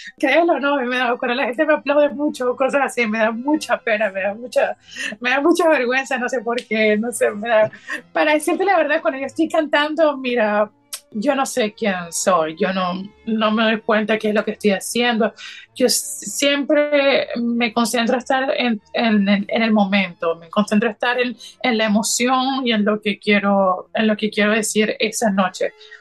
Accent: Colombia; En eso soy muy colombiano.

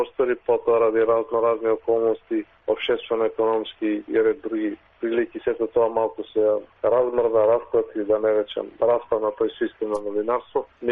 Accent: Štip, Eastern, North Macedonia; јас сум роден Штипјанец, роден и порастат на неколку метри од градскиот фудбалски стадион во Штип, тука во тоа познато мало Тузлија, во непосредна близина на автобуската станица

